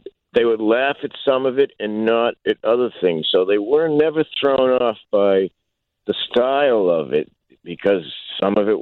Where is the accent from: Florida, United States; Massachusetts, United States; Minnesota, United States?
Massachusetts, United States; I came from Massachusetts to do the show there.